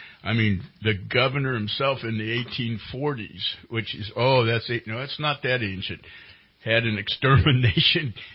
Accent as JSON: {"language": "English", "region": "the South", "country": "United States", "tie": "born or raised there", "said": "I've got stories like that from growing up in the South. I mean, I went to a segregated high school."}